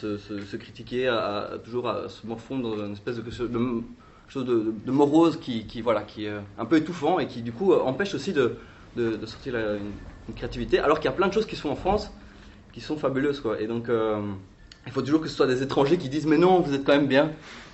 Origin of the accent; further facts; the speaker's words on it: Belgium; Moi, je ne suis pas français non plus. Je suis belge.